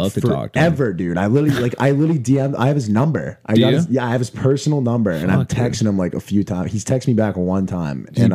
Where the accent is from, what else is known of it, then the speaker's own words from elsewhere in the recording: Massachusetts, United States; I claim I'm from the South Shore of Massachusetts.